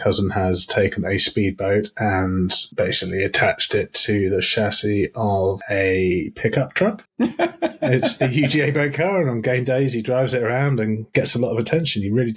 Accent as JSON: {"language": "English", "country": "United Kingdom", "said": "Yeah, because we're British."}